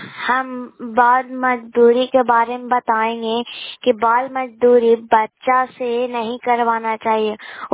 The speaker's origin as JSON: {"language": "Hindi", "region": "Bihar", "country": "India", "said": "मैं नालंदा जिला से बोल रहे हैं। मैं गोरखपुर पंचायत से बोल रहे हैं। मैं नालंदा जिला के रहने वाले हूँ।"}